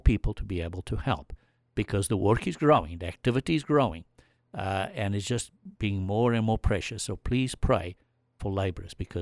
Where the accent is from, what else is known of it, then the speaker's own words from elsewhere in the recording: South Africa; moved away; seeing that I came from South Africa, I've got to use an Afrikaans word